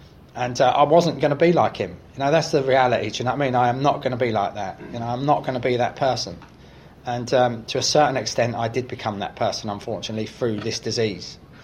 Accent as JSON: {"language": "English", "region": "London", "country": "United Kingdom", "tie": "born or raised there", "said": "I grew up in West London"}